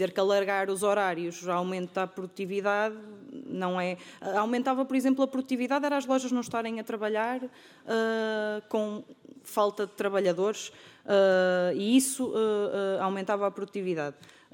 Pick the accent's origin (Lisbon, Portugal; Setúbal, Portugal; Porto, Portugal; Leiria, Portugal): Porto, Portugal; Alpendurada; eu sou da Alpendurada, sou de um sítio pequeno